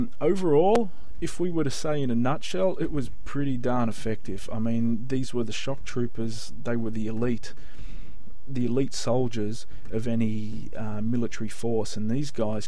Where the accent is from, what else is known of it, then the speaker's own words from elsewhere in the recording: Australia; I actually got very, very busy with engagements here in my home country of Australia, and figured I need to look after this clientele base here in my own country.